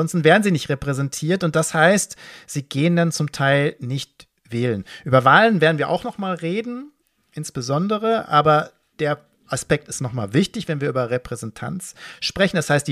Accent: Dortmund, North Rhine-Westphalia, Germany; da wollte ich mir Dortmund rauspicken, klar, meine Heimatstadt.

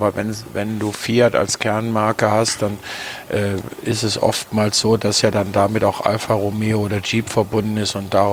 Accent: Trier, Rhineland-Palatinate, Germany; in meiner Heimatstadt Trier.

